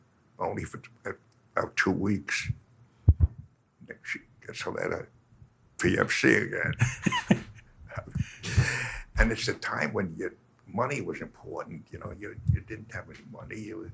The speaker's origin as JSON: {"language": "English", "region": "New York", "country": "United States", "said": "you know, Southern boys all say right here. But I'm from New York, so I say yo."}